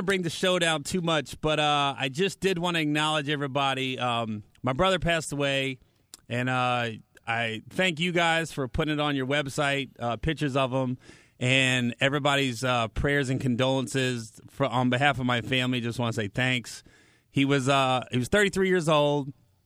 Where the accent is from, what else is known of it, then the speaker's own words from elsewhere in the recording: Oxford, Ohio, United States; Oxford, Ohio. It's about 30 minutes outside of Cincinnati. It's a nice, you know, it's a nice little small town.